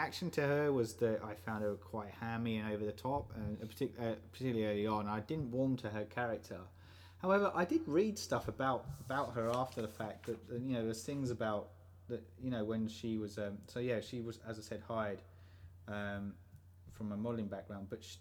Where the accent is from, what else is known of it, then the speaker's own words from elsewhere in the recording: United Kingdom; I'm a Brit, so kind of was a huge fan